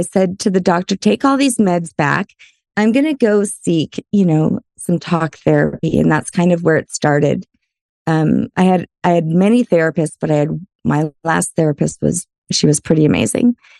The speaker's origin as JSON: {"language": "English", "region": "Louisiana", "country": "United States", "said": "I'm from Louisiana. So that deep rooted Southern hospitality is a real thing, right?"}